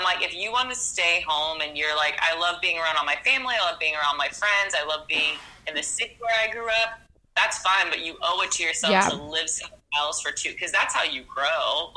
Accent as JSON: {"language": "English", "town": "Buffalo", "region": "New York", "country": "United States", "said": "I'm from Buffalo, New York."}